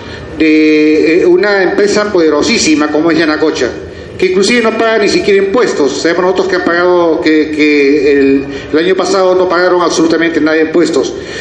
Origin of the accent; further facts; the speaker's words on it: Peru; siendo peruanos y siendo originarios de nuestra tierra